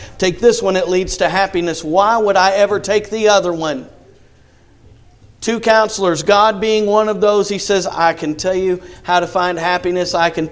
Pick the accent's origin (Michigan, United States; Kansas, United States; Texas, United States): Kansas, United States; You know, growing up in Kansas, the grandson of a wheat farmer, we got to see behind the combine as you're harvesting wheat